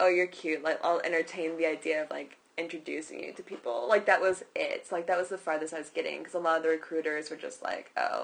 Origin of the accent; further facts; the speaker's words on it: Ohio, United States; Especially I came from Ohio. They're even more like, oh, you're going to miss, like, some fucking cornfields and go right back in 2 seconds.